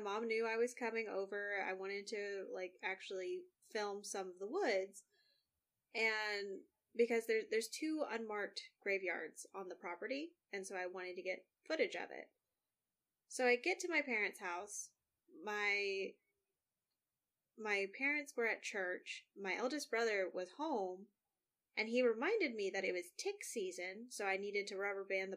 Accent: Tennessee, United States; You know, I'm from Jackson County, Tennessee, which is a very, very small area.

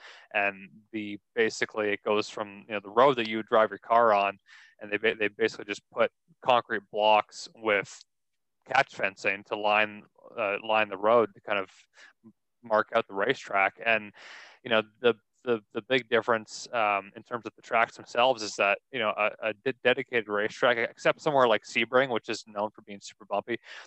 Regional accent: Toronto, Ontario, Canada; my hometown race, the Toronto Indy, that's a big one for us.

